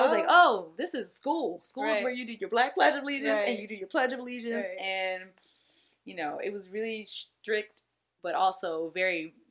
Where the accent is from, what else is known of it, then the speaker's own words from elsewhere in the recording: Virginia, United States; born there; So I was born in Southern Virginia. I'm a Southern girl, but not as Southern as other Southern girls, I've been told.